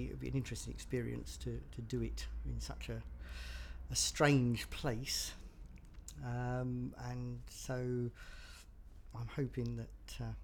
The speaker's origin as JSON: {"language": "English", "region": "London", "country": "United Kingdom", "tie": "born or raised there", "lives_now": "Suffolk, United Kingdom", "said": "I was born on the 21st of April in 1952. And I was originally from London, was born in London, but I've since moved to Suffolk, which is where I came from today."}